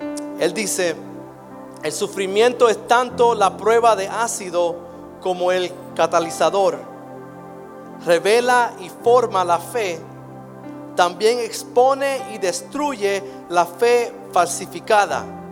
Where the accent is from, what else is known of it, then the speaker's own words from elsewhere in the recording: Guatemala; vos sabes, porque soy guatemalteco